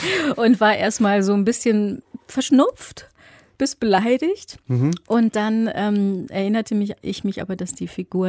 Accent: Remscheid, North Rhine-Westphalia, Germany; Also ich bin ja in Remscheid aufgewachsen, Nordrhein-Westfalen

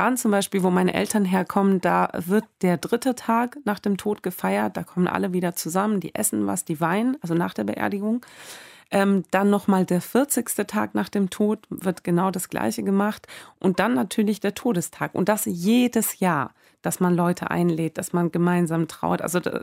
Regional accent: Azerbaijan; Da war ich 6, 7 Jahre alt. Das war in Aserbaidschan, wo ich aufgewachsen bin.

